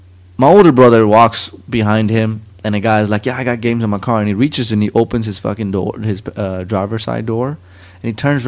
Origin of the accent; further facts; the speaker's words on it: Dubai, United Arab Emirates; My brother, we grew up in the Middle East. And to be more specific, it was in what people call Dubai nowadays, the United Arab Emirates.